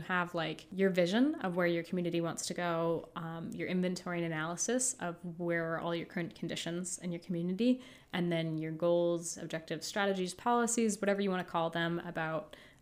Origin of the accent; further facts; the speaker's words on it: Turner, Maine, United States; I am from Turner, Maine, which is it's near the Lewiston-Auburn area. I actually came to Down East, Maine for the job.